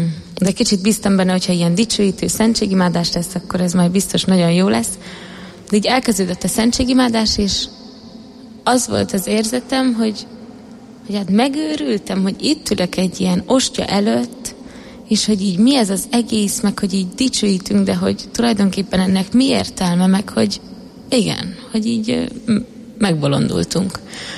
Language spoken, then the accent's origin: Hungarian; Budapest, Hungary; born there; Budapesten születtem egy katolikus családba.